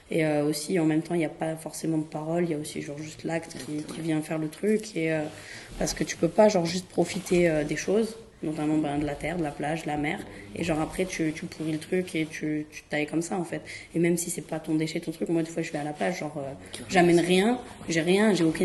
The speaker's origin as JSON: {"language": "French", "town": "Marseille", "region": "Provence-Alpes-Côte d'Azur", "country": "France", "said": "pour moi en tant que Marseillaise et tout"}